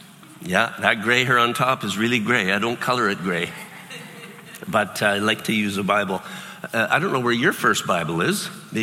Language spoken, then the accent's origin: English; Edmonton, Alberta, Canada; I grew up in Edmonton, and I'll tell you, man, I can remember cutting the grass, and out comes that flood of mosquitoes.